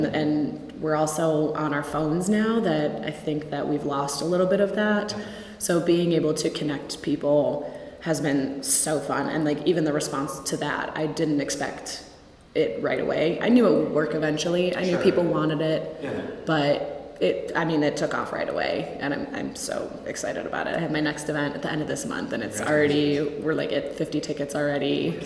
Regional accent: Euclid, Ohio, United States; Yeah, so I am originally from Euclid, Ohio. Grew up there my whole life. My parents are still there.

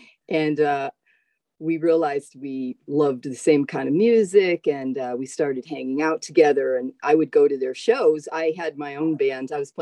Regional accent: Connecticut, United States; also born or lived in Boston; Originally, I'm from Connecticut, just south of Hartford. And I grew up there. I was in the music scene there.

